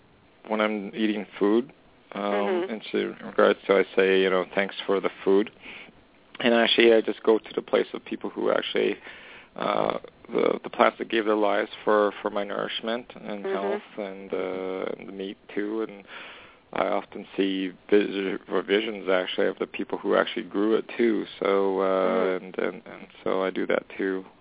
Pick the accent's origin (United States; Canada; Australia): Canada; Alberta; I'm from Western Canada.